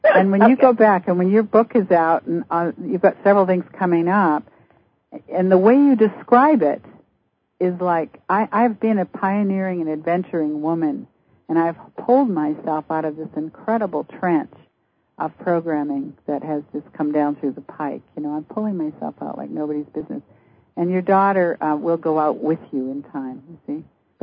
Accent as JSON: {"language": "English", "country": "Canada", "said": "who lives some of the time in Canada, my home country, and sometimes in the States."}